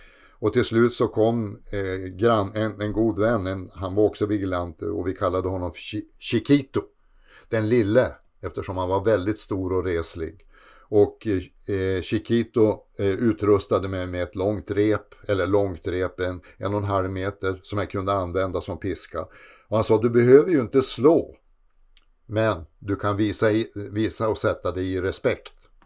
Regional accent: Sweden; Tidigare var det för att jag var viking, och nu är det för att jag är svensk socialist, eller kommer från ett land som i hans ögon är socialistiskt.

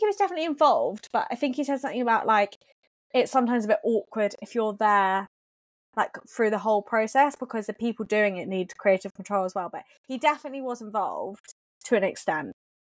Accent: South of England, United Kingdom; I sound like I'm exactly where I'm from. Just the south of England. Don't pronounce my T's, so that's the clue

